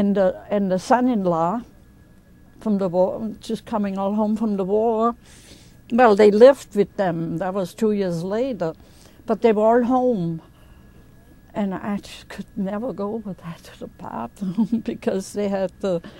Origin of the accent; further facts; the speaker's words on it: Austria; first language German; English is a second language; 58 years old. So he wouldn't let me talk German. I talk German, though I'm from Austria, they talk German.